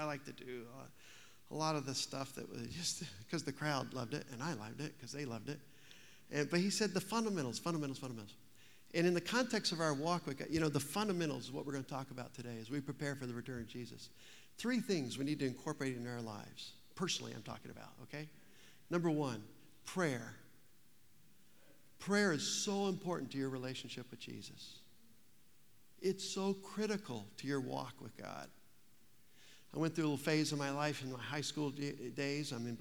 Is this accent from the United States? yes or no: yes; the South, United States; I grew up in the South, and some of you understand this, some of you won't.